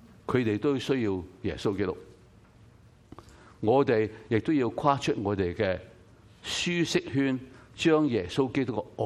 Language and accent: Chinese; Guangdong, China; 我们广东人，我们当然跟讲广东人的人传福音，是吧？